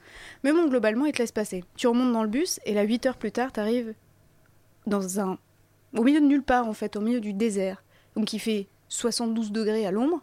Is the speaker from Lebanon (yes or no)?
no; France; C'est-à-dire que moi, je suis française.